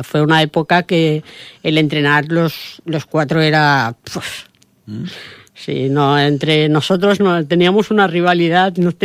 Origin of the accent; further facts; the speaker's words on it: Vila-real, Valencian Community, Spain; Y la verdad es que, y sobre todo al pueblo de Villarreal, es mi pueblo, es donde nací y tenía que hacer algo.